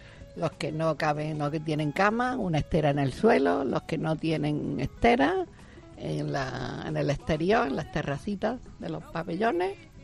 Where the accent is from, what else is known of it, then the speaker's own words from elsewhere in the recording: Carcabuey, Andalusia, Spain; also born or lived in Granada, Spain / Córdoba, Spain; nací en Granada, pero he vivido toda mi vida en un pueblo, Carcaboy, un pueblo de la provincia de Córdoba, y después en Córdoba.